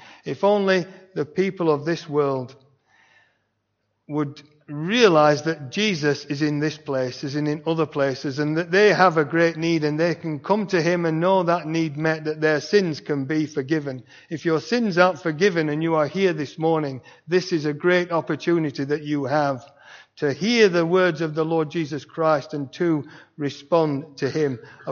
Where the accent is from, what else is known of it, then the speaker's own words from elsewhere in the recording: England, United Kingdom; we're English, aren't we? We're British.